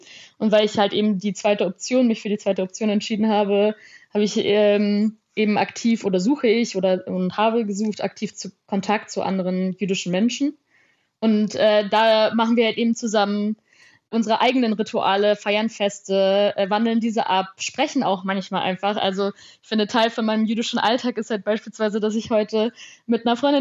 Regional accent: United States; moved away; weil ich bin erst in den USA aufgewachsen und da war es halt das Normalste der Welt. Also wir waren auch immer in jüdischen Orten

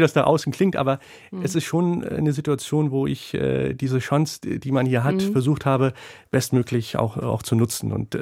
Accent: Germany; Also ich sehe mich auch als Deutscher, also ich bin Deutscher und jemand mit pakistanisch-indischen Wurzeln, aber ich stehe zu meiner Heimat hier in Deutschland.

